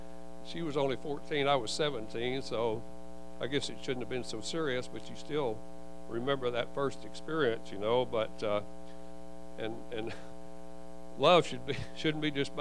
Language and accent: English; Conway, United States; And I could have married her, but I was from Conway. And I fell in love with Dallas, you know, a big city like Dallas. At the time, Conway was like 10,000 people.